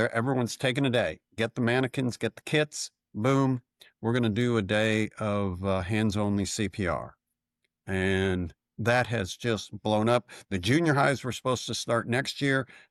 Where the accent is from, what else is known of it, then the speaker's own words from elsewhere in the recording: Buffalo, New York, United States; And then I grew up in Buffalo, New York.